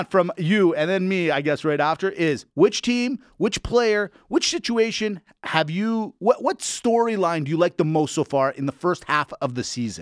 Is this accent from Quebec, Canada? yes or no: no; Calgary, Alberta, Canada; because we're all from Calgary